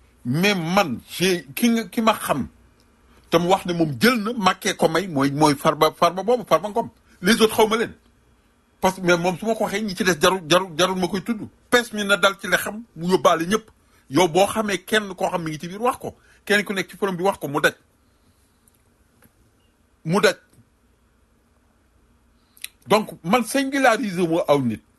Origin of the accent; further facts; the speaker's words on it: Thiès, Senegal; je suis de Thiès